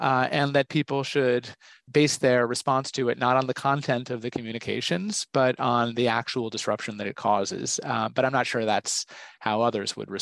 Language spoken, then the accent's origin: English; New Haven, Connecticut, United States; born or raised there